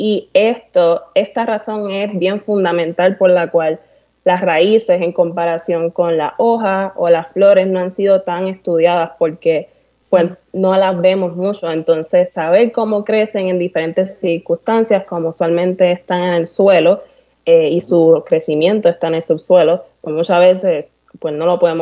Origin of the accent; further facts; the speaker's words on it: Bayamón, Puerto Rico; soy una boricua de Bayamón.